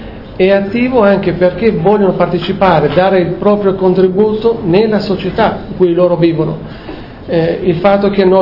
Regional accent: Albania; Però ho visto che oggi avevano anche un'apertura anche verso l'Albania, una solidarietà verso anche il mio paese.

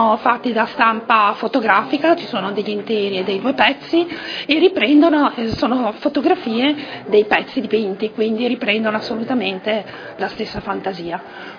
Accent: Liguria, Italy; io vengo dalla Liguria e quindi mi sono ispirata, io abito nel Tiguglio, mi sono ispirata al mare, io non potrei vivere lontano dal mare

